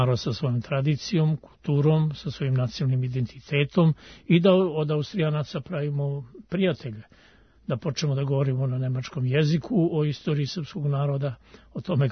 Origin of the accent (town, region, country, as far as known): Serbia